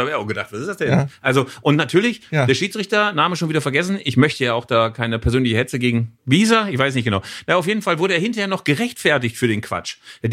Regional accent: Bielefeld, North Rhine-Westphalia, Germany; Und das sage ich als Bielefelder

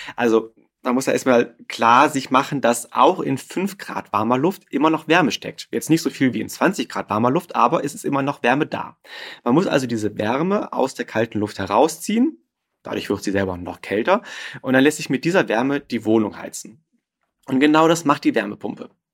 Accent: Rhineland, Germany; in meine Heimat schaue, ins Rheinland, da ist ein Dorf neben dem anderen mit wenig Abstand.

